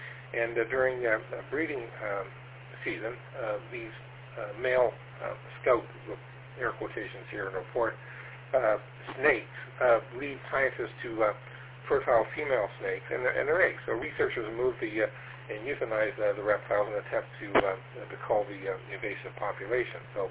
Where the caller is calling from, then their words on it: Toronto, Ontario, Canada; I'm transmitting from Toronto, Ontario, Canada.